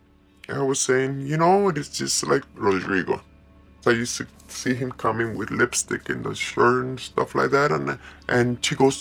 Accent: Bogotá, Colombia; from Colombia.

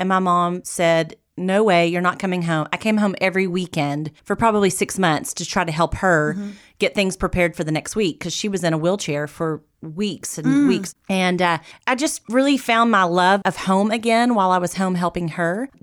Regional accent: Lufkin, Texas, United States; I love Lufkin and being able to come back home and to really promote my hometown as the executive director of the Lufkin Convention and Visitors Bureau with the city of Lufkin.

